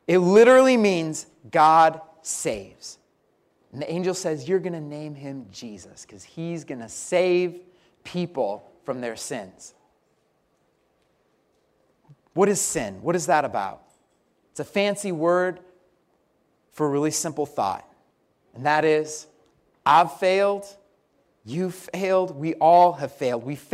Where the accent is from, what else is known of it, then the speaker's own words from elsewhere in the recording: Colorado, United States; now in Philadelphia, United States; Now, you all call it the shore. I'm from Colorado, so we call it the beach.